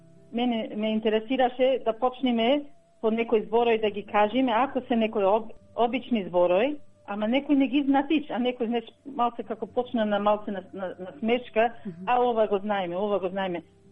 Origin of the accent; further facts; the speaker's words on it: Wollongong, New South Wales, Australia; Јас сум родена во Австралија, живеам во градот Волонгон, живеам цел живот во Волонгон, ние зборуваме македонски дома